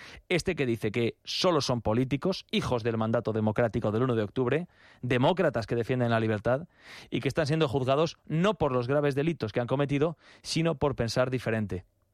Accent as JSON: {"language": "Spanish", "country": "Spain", "said": "Somos los españoles los que hace menos de un mes elegimos a nuestros representantes públicos"}